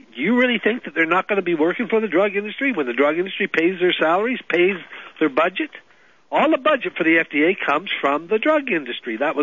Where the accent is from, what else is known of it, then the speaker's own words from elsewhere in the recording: Phoenix, Arizona, United States; now in Morristown, United States; I sure am, and I just want you to know I come from Phoenix, Arizona.